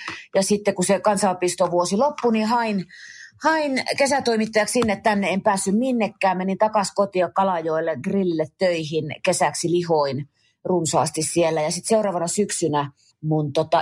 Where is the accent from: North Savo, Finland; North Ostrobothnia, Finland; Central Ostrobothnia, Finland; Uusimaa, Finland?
Central Ostrobothnia, Finland; kun mä oon tuolta Keski-Pohjanmaalta kotosi, ja mulla on se murre, se on mulla tosi voimakas edelleen